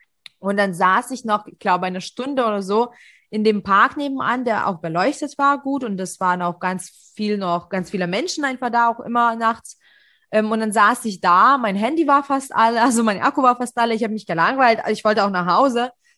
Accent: Leipzig, Saxony, Germany; ich fühle mich sicher in Leipzig und ich bin Leipziger, das ist mein Zuhause.

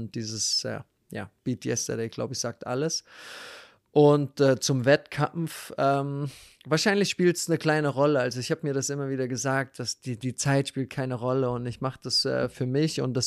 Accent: Berlin, Germany; Auch wieder Berlin in meiner Heimat.

